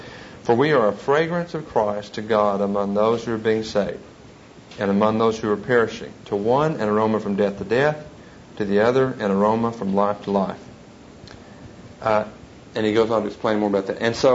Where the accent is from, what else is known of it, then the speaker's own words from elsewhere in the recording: Oklahoma, United States; They don't have the kind of background that you and I grew up with here in Fargo and me in Oklahoma.